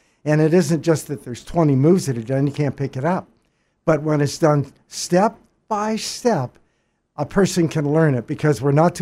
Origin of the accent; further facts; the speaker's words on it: Galveston, Texas, United States; now in Australia; Galveston Island in Texas. Both of us were.